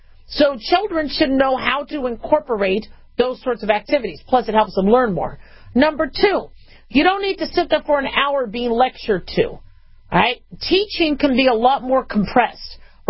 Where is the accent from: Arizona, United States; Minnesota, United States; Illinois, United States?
Arizona, United States; When I grew up in Maricopa County, we had to do desert survival courses.